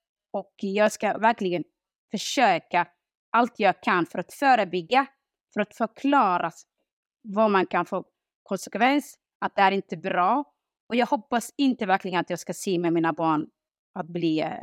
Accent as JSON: {"language": "Swedish", "country": "Somalia", "said": "Nej, jag är stolt över att jag är Somalia och jag är från Somalia."}